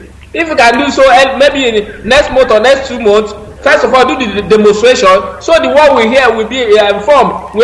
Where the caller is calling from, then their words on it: Italy; I'm calling from Italy.